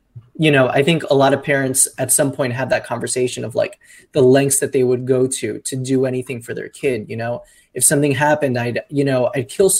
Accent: Miami, Florida, United States; My grandparents on my mother's side were undocumented immigrants from Colombia, and I'm from Miami. So I, you know, this is my culture.

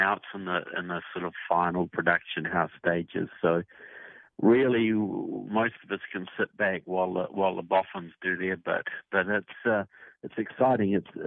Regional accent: Christchurch, Canterbury, New Zealand; now in United States; I'm from Christchurch, New Zealand, but I've lived in the States for several years now

